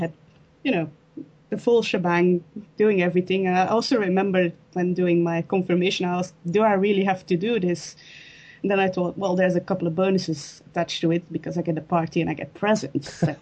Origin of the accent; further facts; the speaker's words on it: Belgium; Well, I grew up in Belgium, which by default means you're a Catholic, but it's not a very Roman Catholic country.